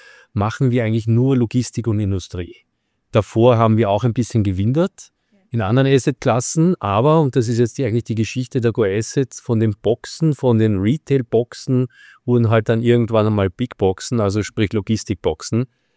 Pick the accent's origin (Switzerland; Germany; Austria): Austria; natürlich als Österreicher